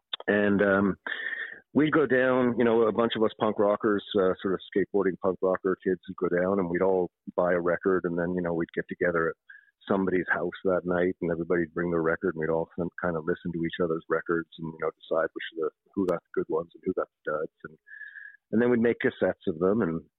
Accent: Newfoundland and Labrador, Canada; I'm a Newfoundlander, yes.

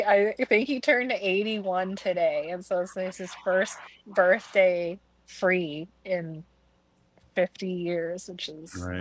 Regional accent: Alberta, Canada; now in Minneapolis, United States; Plains Cree, Nihiwak, Big Stone Cree Nation, Treaty 8. Currently living here in South Minneapolis.

